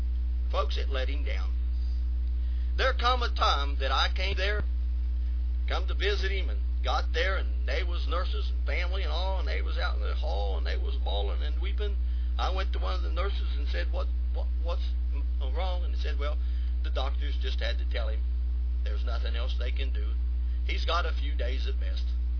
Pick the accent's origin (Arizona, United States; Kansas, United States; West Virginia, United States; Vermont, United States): West Virginia, United States; because he was from West Virginia and I was from West Virginia, and I liked the outdoors